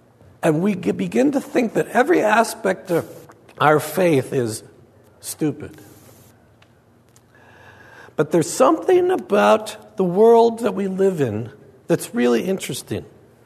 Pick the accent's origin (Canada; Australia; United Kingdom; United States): United States; Minnesota; I grew up in Minnesota. The translation of the Bible we had in Minnesota was, be nice, do the right thing, don't embarrass your family, and you're a Christian.